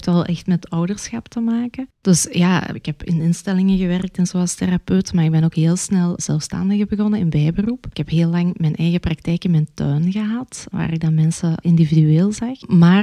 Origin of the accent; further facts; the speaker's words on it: Geel, Antwerp, Belgium; Nu, ik ben van Geel. We zijn redelijk bekend en befaamd voor onze gezinsverpleging en ook onze grote psychiatrie hier. We hebben ook heel veel bijzondere doelgroepen hier op dit grondgebied in Geel.